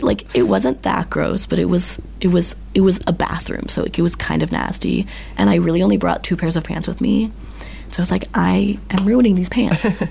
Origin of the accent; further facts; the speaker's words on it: Midwest, United States; And some people get really annoyed with me because I'm from the Midwest. And so everyone in the Midwest is nice.